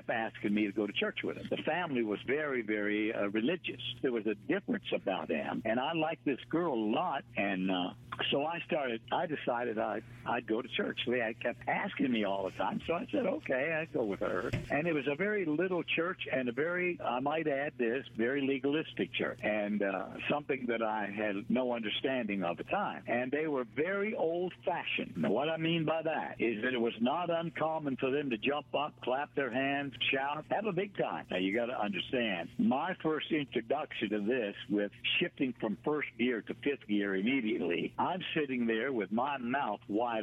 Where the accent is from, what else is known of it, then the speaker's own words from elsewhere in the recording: Canada; being a Canadian